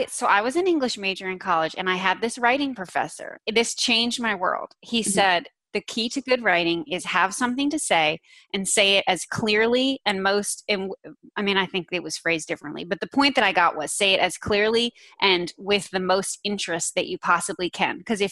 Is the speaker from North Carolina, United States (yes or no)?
yes; North Carolina, United States; also born or lived in New Jersey; I live in North Carolina. I'm pretty much from North Carolina.